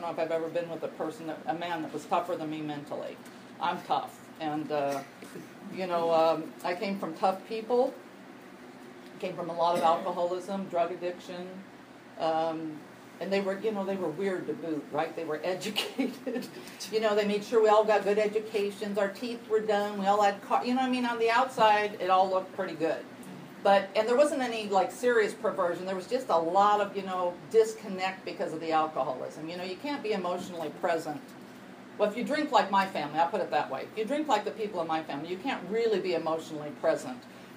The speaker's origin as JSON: {"language": "English", "town": "Palm Springs", "region": "California", "country": "United States", "said": "So, anyway, I'm here from Palm Springs, California. I came up the beginning of the year"}